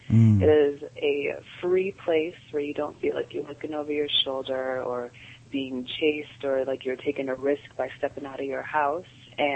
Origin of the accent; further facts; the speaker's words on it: Zambia; now in United States; like I'm from Zambia, but I've just been in the States forever.